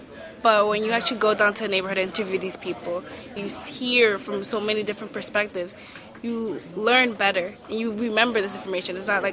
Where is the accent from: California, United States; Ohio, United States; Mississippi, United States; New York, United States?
New York, United States; Bronx; I was born and raised in the Bronx, so I'm from New York, and I kind of want to stay in New York as a part of me.